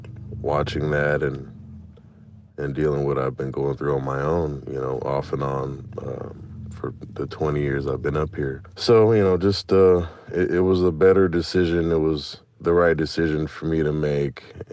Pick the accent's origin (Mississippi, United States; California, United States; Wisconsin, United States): California, United States; Monrovia; You know, I'm an 82 kid. You know, I'm from Monrovia, Pasadena, California area, born and raised there.